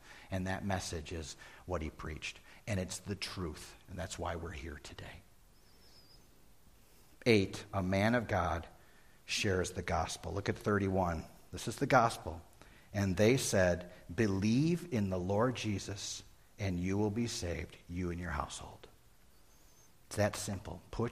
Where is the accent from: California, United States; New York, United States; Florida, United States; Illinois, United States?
Illinois, United States; Chicago; That's where I grew up. I grew up in Chicago.